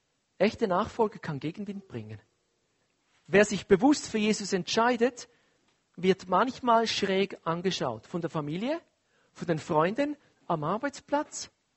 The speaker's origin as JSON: {"language": "German", "country": "Switzerland", "said": "Und dann noch als Schweizer, wir haben ja eh alles."}